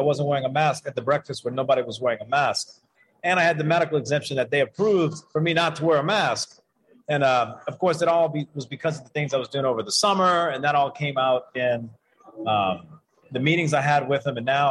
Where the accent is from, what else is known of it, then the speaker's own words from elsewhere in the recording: United States; where I should be able to do what I want because I'm an American living in America.